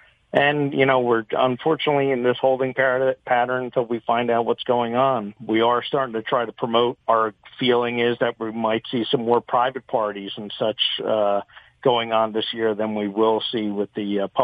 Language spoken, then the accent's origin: English; Point Pleasant, New Jersey, United States; I'm your typical shore clam digger. I grew up in Point Pleasant, and you know, a lot of the lyrics and such you know, reflect, you know, the things that have gone on in all of our lives that are used to living in this area.